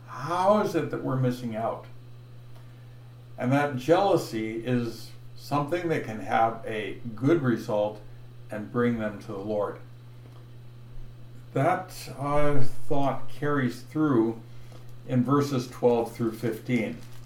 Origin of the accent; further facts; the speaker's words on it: California, United States; So, I grew up in California, and I lived much of my life until my third year of university in Northern California.